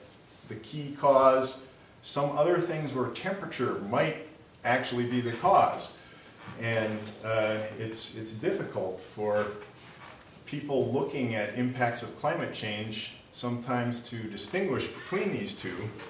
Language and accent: English; Crookston, Minnesota, United States; Crookston, Minnesota is my hometown, and that used to have the coldest wind chill in the lower 48.